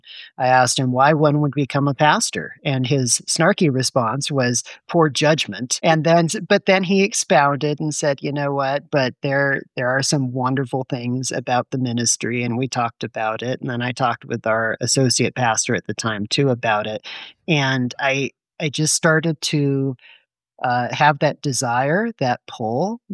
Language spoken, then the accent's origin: English; Oakland, California, United States; So I grew up in Oakland, California, right across the bay from San Francisco, and lived in the same house my entire life.